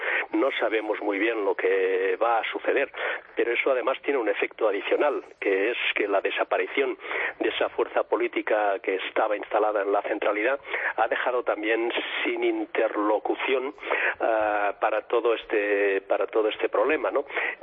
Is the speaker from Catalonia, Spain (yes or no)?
yes; Catalonia, Spain; como ciudadano, como catalán y como español